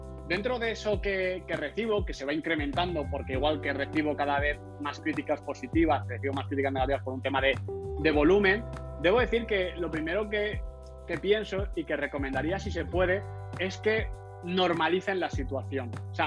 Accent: Spain; pues ya que soy español

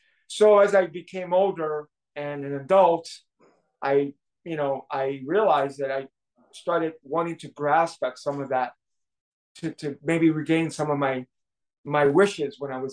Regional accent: New York City, New York, United States; I grew up in the Bronx in the 70s, probably one of the most difficult places to be a kid back in the 70s.

